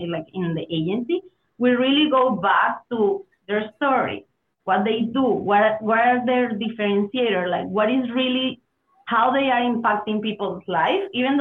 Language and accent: English; Venezuela; I'm originally from Venezuela